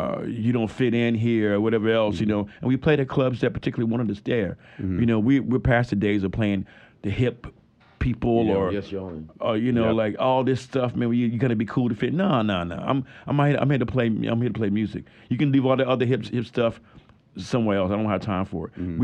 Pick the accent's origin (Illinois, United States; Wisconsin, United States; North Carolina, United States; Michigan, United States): North Carolina, United States; Chapel Hill; I mean, we grew up here in Chapel Hill music scene.